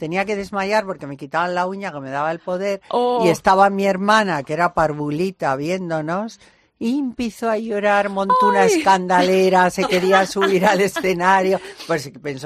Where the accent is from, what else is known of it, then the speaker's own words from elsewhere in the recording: Spain; Y que estoy muy contenta como española, que gane lo que sea.